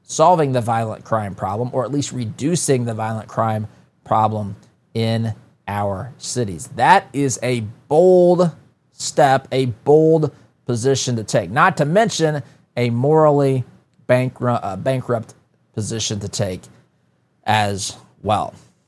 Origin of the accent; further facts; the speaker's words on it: United States; as someone, as an American, as a human being, I'm cheering for the crime to be cleaned up